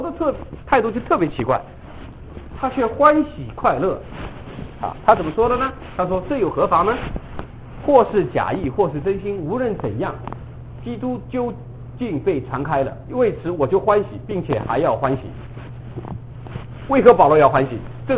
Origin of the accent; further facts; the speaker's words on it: China; 我跟大家讲一个中国人的一个普遍的一个现象，你们看看是不是同意？你如果同意这个现象，我可以告诉你，只要是人，只要是中国人，我们也会在